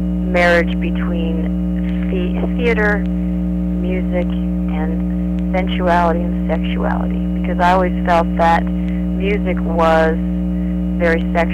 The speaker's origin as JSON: {"language": "English", "region": "Florida", "country": "United States", "said": "being that we're both from Florida."}